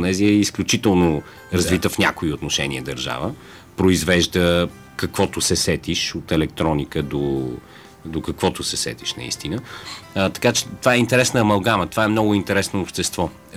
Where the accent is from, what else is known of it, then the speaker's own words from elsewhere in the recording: Sofia, Sofia City, Bulgaria; now in London, United Kingdom; Естествено, роден съм в София, тук съм израсъл, не живея тук от години, но естествено съм свързан с София и България като цяло. Лондон съм избрал за свой дом.